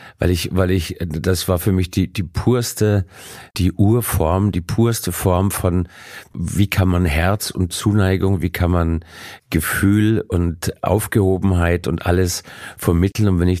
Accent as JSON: {"language": "German", "country": "Austria", "said": "Für mich als Österreicher sowieso, also Graubrot"}